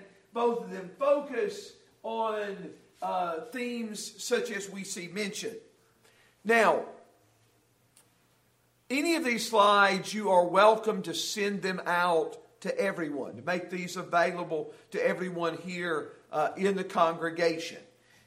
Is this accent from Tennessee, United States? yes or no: yes; Dickson, Tennessee, United States; I can remember when I was growing up in Dixon, Tennessee